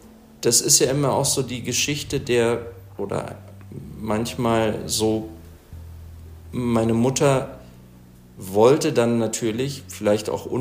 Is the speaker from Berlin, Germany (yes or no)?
yes; Berlin, Germany; ich bin in Deutschland geboren und so, bin Berliner.